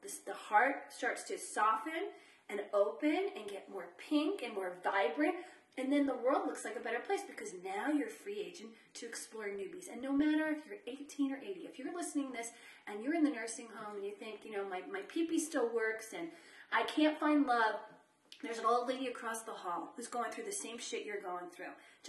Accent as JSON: {"language": "English", "region": "New Jersey", "country": "United States", "tie": "born or raised there", "said": "Where I grew up in New Jersey"}